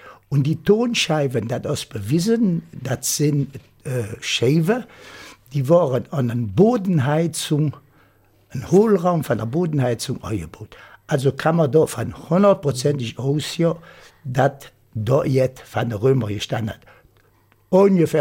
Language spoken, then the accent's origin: German; Rhineland, Germany; ich bin ein Rheinländer und Wannener Wawewler.